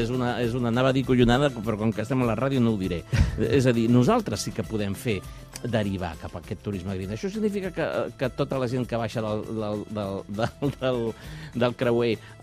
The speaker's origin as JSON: {"language": "Catalan", "town": "Barcelona", "region": "Catalonia", "country": "Spain", "tie": "born there", "said": "Jo vaig néixer al districte de Sant Andreu d'aquesta ciutat. És el meu poble, és la meva vila, és casa meva, Barcelona."}